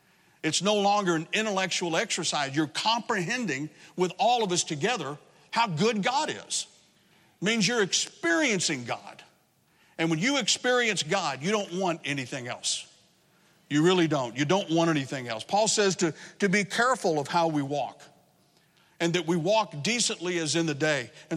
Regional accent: Texas, United States; now in New Jersey, United States; Now, I can relate to that because I'm from Southeast Texas. I know what thorns are all about. We used to call them goat heads.

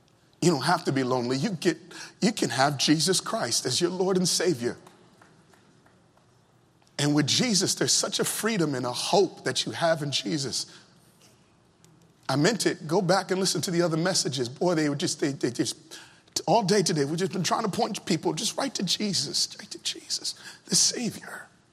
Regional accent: Virginia, United States; Down south, I'm from Virginia. Down south, we say, we done gone and blown it.

